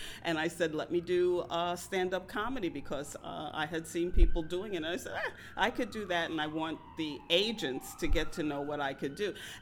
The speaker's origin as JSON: {"language": "English", "town": "New York City", "region": "New York", "country": "United States", "said": "I am originally from Bed-Stuy, a Brooklyn gal. Bed-Stuy, do or die, mostly die."}